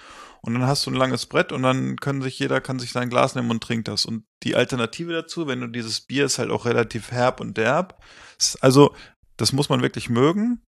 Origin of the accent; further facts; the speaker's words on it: Kleinburgwedel, Lower Saxony, Germany; in den Ort erinnern, wo ich herkomme sozusagen, aus Kleinburg-Wedel heißt der Ort, wo ich aufgewachsen bin.